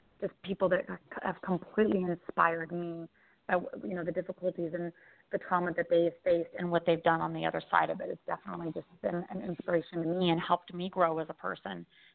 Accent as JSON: {"language": "English", "town": "Denver", "region": "Colorado", "country": "United States", "tie": "born or raised there", "moved": "as an adult", "lives_now": "Maui, United States", "said": "Yes. I grew up in Denver."}